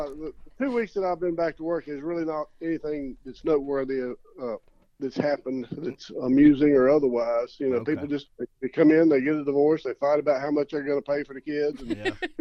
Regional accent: the South, United States; Well, you know, we're from the South.

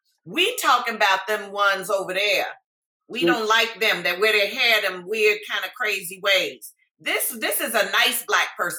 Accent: Midwest, United States; it isn't congruous with me as a Midwesterner

